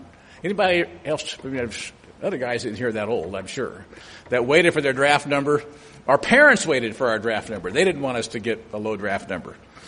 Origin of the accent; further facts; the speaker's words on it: Illinois, United States; As a young man growing up in Illinois, I remember driving through small towns in Illinois with grain elevators